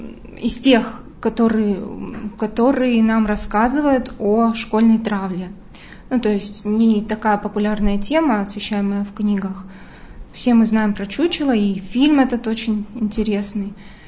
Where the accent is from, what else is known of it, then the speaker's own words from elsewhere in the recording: Amur Oblast, Russia; Я сама родом с Дальнего Востока, как раз-таки из этих мест, с Амурской области.